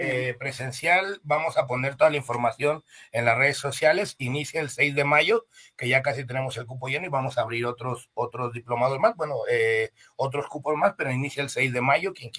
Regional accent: Mexico; Sí, somos mexicanos.

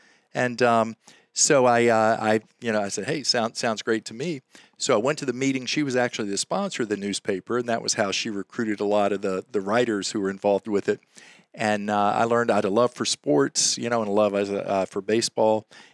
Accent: Hampton, Virginia, United States; I was born and raised in Hampton, grew up in the Northampton area

